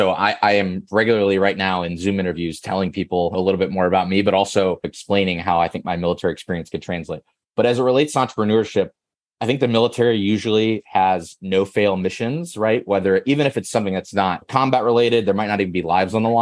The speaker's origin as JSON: {"language": "English", "region": "Missouri", "country": "United States", "tie": "born or raised there", "said": "I grew up in Missouri originally. My go-to icebreaker fun fact is my hometown is the setting for the show Ozark on Netflix. So grew up on that lake"}